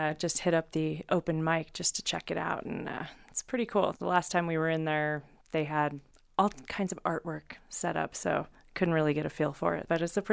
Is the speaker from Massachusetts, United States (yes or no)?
no; Denver, Colorado, United States; also born or lived in California; I was born in California, but my mom's whole family was from Denver and the whole area. So I've actually got family in Paonia here. But yeah, I was raised in Denver from 6 years old.